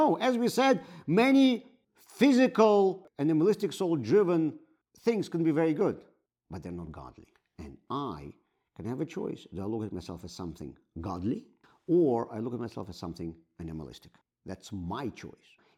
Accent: Baltimore, Maryland, United States; also born or lived in Cleveland, United States; you that I'm a proud Baltimorean, and every single time when I talk to somebody, I want them to know, I'm from Baltimore, you better watch out, I'm from Baltimore

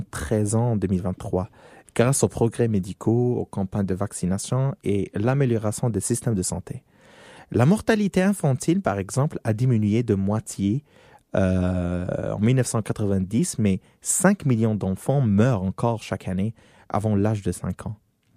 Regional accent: Morocco; je peux donner un exemple sur mon pays, qui est le Maroc, parce que je suis marocain, voilà.

